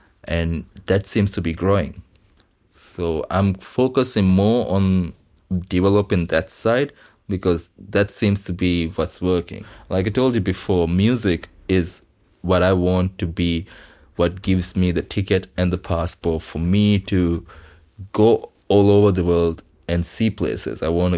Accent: Maldives; English is a second language; Growing up in Maldives, this whole thing has been risky

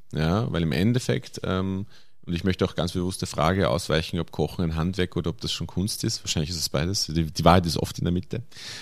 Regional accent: Bruck an der Leitha, Lower Austria, Austria; Also ich bin in Bruck an der Leiter aufgewachsen und wie der eine oder andere vielleicht weiß, ist die Leiter der Grenzfluss zwischen Niederösterreich und Burgenland.

